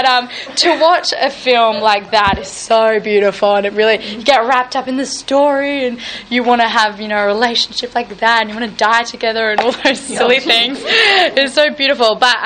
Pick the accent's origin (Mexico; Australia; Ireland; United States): Australia; Adelaide, South Australia; Adelaide, which is my hometown. I've lived there my entire life.